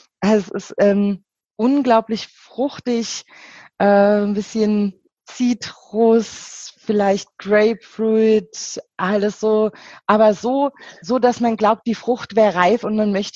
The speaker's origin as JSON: {"language": "German", "region": "Rhineland-Palatinate", "country": "Germany", "tie": "born or raised there", "said": "ich bin hier an der Weinstraße mit viel Wein aufgewachsen"}